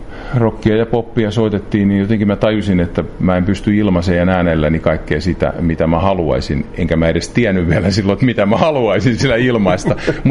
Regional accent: Pirkkala, Pirkanmaa, Finland; also born or lived in Tampere; now in Kangasala, Finland; muutettiin ja meni lukioon sitten Pirkkalaan. Ja Pirkkala on oikeasti, vaikka mä oon tamperelainen syntyjä, niin Pirkkala oikeasti on jotenkin mun edelleen kotikunta. Vaikka me on asuttu täällä Kangasalla, joka on hieno kaupunki, totta kai ei siinä mitään, niin 17 vuotta asuttu täällä.

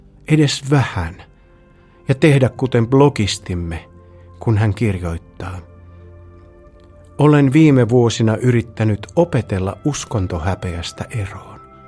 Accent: Mikkeli, South Savo, Finland; olen Mikkelistä.

